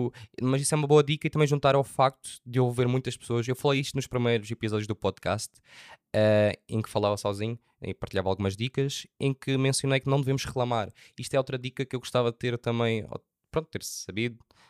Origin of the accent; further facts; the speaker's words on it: Faro, Algarve, Portugal; eu queria dar aquela ideia que sou de Faro